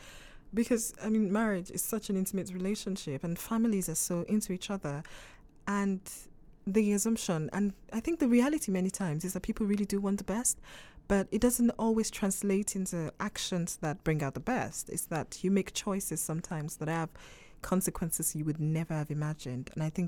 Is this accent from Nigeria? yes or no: yes; Nigeria; first language Yoruba; English is a second language; But I'm quite heavily influenced, I think, by the Nigerian literary tradition. Because my first language is Yoruba, and it's a very metaphorical language.